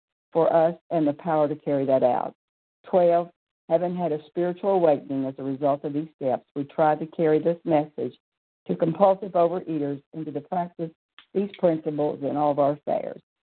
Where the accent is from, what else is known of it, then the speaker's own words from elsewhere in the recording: Pensacola, Florida, United States; I'm from Pensacola, Florida